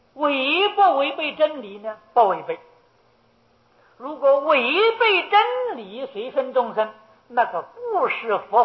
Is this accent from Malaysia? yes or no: no; China; 我们中国人看佛，佛是中国人的样子，我们很亲切，佛的样子是像我们中国人的。